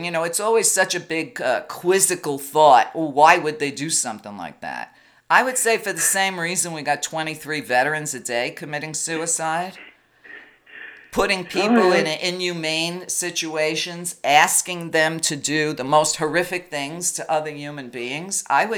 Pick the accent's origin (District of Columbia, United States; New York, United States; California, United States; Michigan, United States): New York, United States; Brooklyn; But see, I was raised that way in Brooklyn as an Italian. We already knew the police were our enemies.